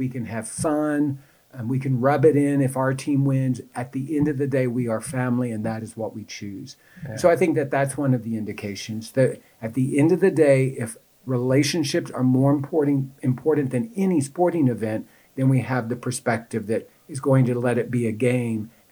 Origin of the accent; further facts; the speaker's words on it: Texas, United States; You know, in my family, we're from Texas.